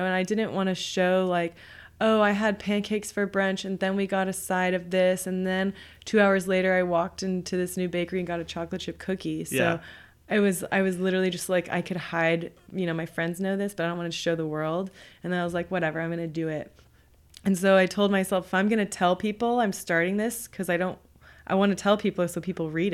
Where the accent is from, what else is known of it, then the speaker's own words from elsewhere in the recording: Houston, Texas, United States; also born or lived in New York; time I lived in New York for 2 years and I had people visiting me from, Texas cause I went to UT and I was from Houston.